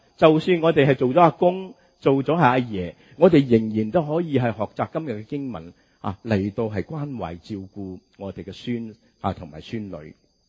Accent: Guangdong, China; 我哋广东人讲话仲一针见血

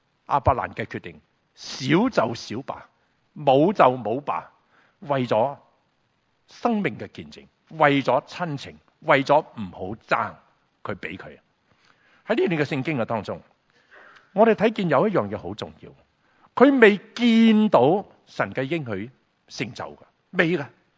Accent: China; 我都是大陆出来的。是什么这样？跟着他就说、你是怎么出来的？那我说我偷渡出来的。

